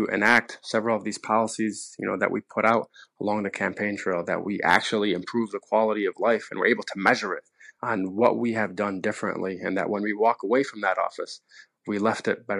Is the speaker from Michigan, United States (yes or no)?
yes; Dearborn, Michigan, United States; And what we demonstrate here in Dearborn, in my hometown, is that people are willing to elect an individual based on the direction in which they lead, no matter the direction in which they pray.